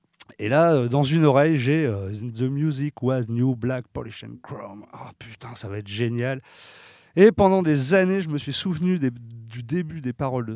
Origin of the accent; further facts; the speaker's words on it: Roubaix, Hauts-de-France, France; born there; je suis né à Roubaix aussi